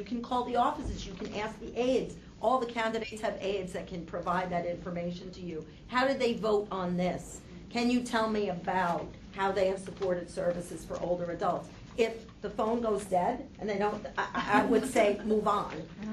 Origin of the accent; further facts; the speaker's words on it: New York, United States; Now, you obviously can hear that I'm a New Yorker.